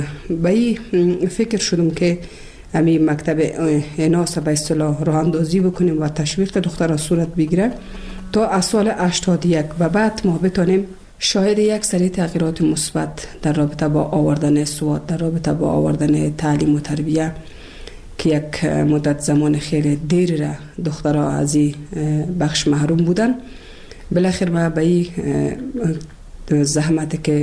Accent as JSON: {"language": "Persian", "region": "Kabul", "country": "Afghanistan", "tie": "born or raised there", "also_born_or_lived": "Shibar, Bamyan", "said": "از ولسوالی شیبر ولایت بامیان هستم. در سال 1356 در یک خانواده روشن فکر من در ولایت کابل به دنیا آمدم و تحصیلات خودم در کابل با پایان رسادم تا صنف 12 را"}